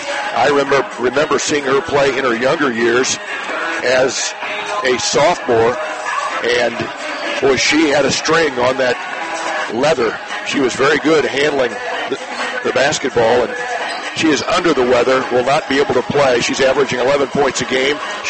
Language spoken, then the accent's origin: English; Middletown, Ohio, United States; who was a sports star at Middletown back in the early 50s. That's my hometown